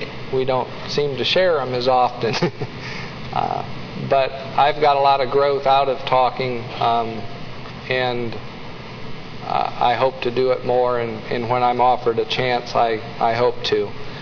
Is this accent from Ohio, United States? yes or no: yes; Ashland, Ohio, United States; I grew up in Ashland, Ohio, and so it's nice for me to live away from where my parents are, mostly my mother.